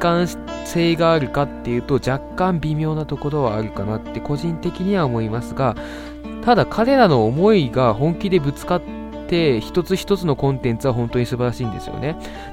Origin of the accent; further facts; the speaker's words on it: Fukuoka, Japan; 地元福岡でも広げていきましょう、私の地元ね。